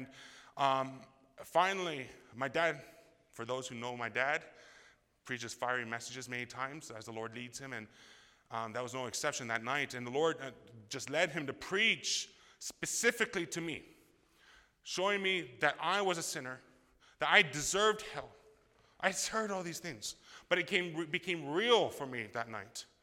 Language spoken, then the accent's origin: English; Canada; also born or lived in Russia; I'm from Canada. My parents were sent out of Red Deer, Alberta to Russia, and we served the Lord there.